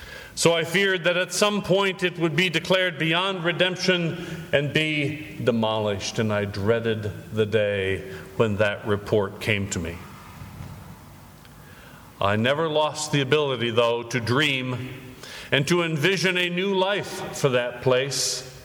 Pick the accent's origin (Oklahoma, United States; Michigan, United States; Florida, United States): Michigan, United States; Frankfort; I have referred to a house on Forest Avenue in my hometown of Frankfort, Michigan.